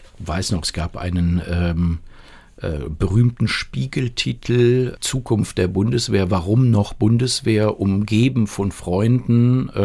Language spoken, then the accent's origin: German; North Rhine-Westphalia, Germany; Ich bin gar nicht von der Küste, sondern ich komme aus der Gegend von Aachen.